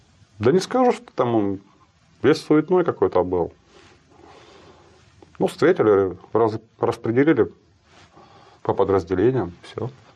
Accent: Saint Petersburg, Russia; Я вообще из Санкт-Петербурга.

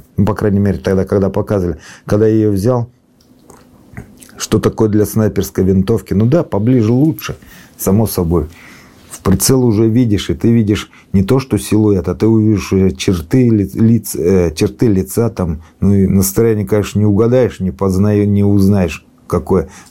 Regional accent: Moscow, Russia; молдаване, с Украины ребята, и мы москвичи.

